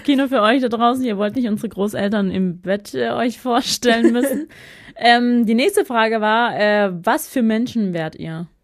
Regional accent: Visayas, Philippines; accent: Bisaya; first language Bisaya; German is a second language; Also unser Dialekt ist ja so ein bisschen so Bauerndialekt.

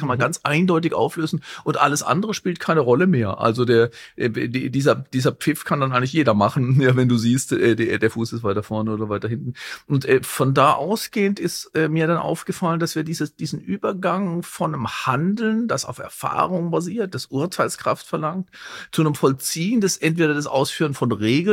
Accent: Baden-Württemberg, Germany; Ich bin im Schwarzwald aufgewachsen und wir sind halt immer, eigentlich so, kaum konnte man gehen, auf Skier standen.

